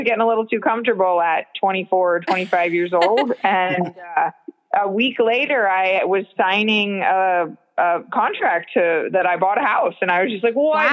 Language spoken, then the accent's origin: English; DeLand, Florida, United States; now in Clermont, United States; I am from DeLand, but I've been a Clermont, Florida resident for 11 or 12 years now. So that's home for me.